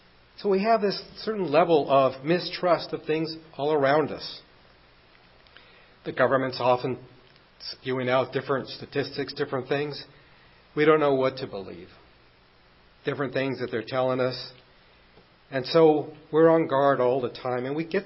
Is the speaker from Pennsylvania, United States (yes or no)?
no; Los Angeles, California, United States; You know, I grew up in Los Angeles, and it was in the bad part of Los Angeles.